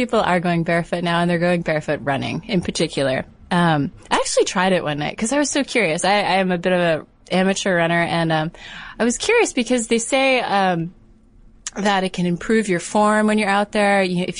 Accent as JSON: {"language": "English", "region": "Connecticut", "country": "United States", "tie": "born or raised there", "said": "In Connecticut."}